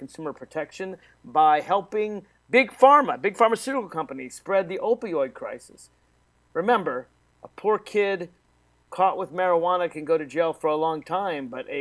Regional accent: Alexandria, Virginia, United States; reporting live from the outskirts of Washington, D.C., in my hometown of Alexandria, Virginia.

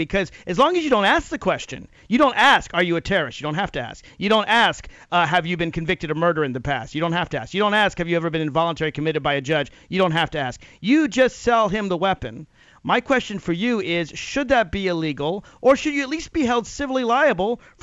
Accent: Virginia, United States; You want to buy a gun in your home state of Colorado or my home state of Virginia, it's really easy to do.

